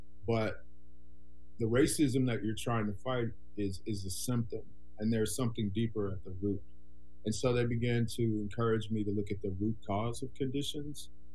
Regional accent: Chicago, Illinois, United States; moved away; also born or lived in Minnesota; I'm from Chicago originally. So I was born in the early childhood years in Chicago. And then I moved around a lot around the Chicago area, lived in some smaller cities in Illinois, Joliet, Springfield. And then my family relocated to Minnesota.

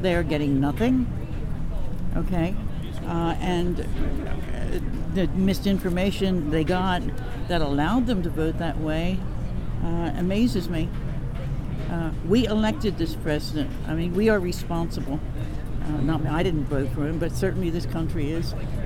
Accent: United States; It's very scary at my age because I'm an American and I've supported America.

